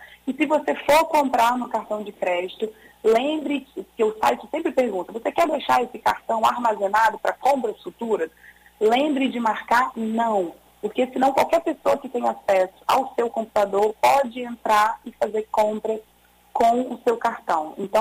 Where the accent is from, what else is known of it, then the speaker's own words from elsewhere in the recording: Espírito Santo, Brazil; Como boa capixaba, já tirei a jaqueta já do guarda-roupa.